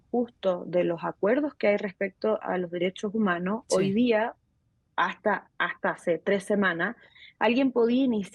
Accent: Chile; moved away as an adult; now in Mexico; Soy chilena y hace 9 años resido en México

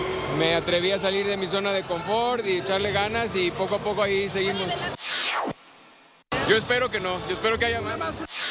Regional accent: Guadalajara, Jalisco, Mexico; yo le di mi toque mexicano. Entonces siempre es un poquito de quien yo soy, de Guadalajara.

